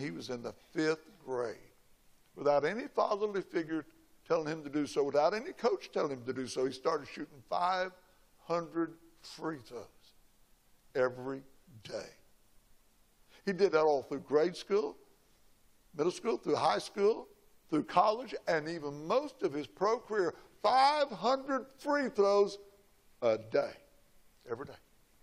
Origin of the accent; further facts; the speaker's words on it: Illinois, United States; We're not from Chicago. We specify when people say, where are you from? We don't say Illinois because they almost immediately go to Chicago. We don't like Chicago. We don't want Chicago at all. We're southern Illinois.